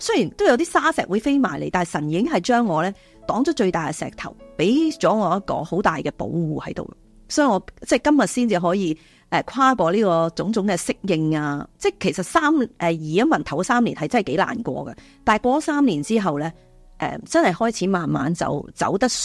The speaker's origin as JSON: {"language": "Cantonese", "country": "Hong Kong", "tie": "born or raised there", "said": "好唔舍得香港本身土生土长嘅地方啦"}